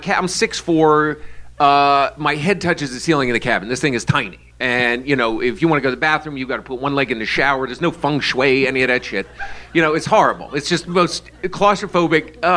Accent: New York, United States; I'm like, hey, I'm from New York.

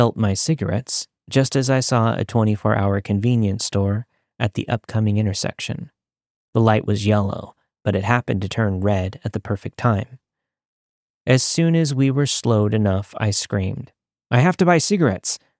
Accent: Los Angeles, California, United States; I grew up in Los Angeles, but not the touristy part. My neighborhood had liquor stores every few blocks and corner shops with thick plexiglass windows.

